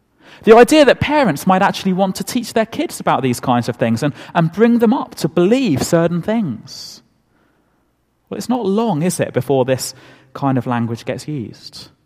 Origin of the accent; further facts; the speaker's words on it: United Kingdom; We wouldn't want people to think we're too enthusiastic, would we? We're British.